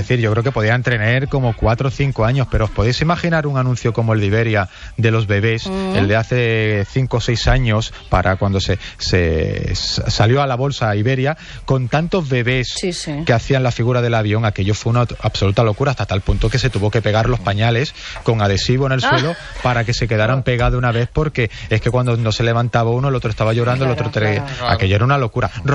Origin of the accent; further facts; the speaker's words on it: Málaga, Andalusia, Spain; Yo que vengo de Málaga, cuando las madres nos mandaban a hacer los mandados